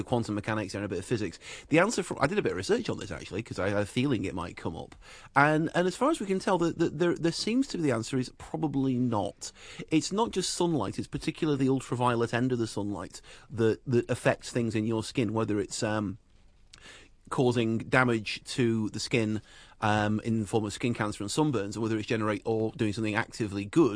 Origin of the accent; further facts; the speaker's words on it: England, United Kingdom; I'm a teacher and I'm English.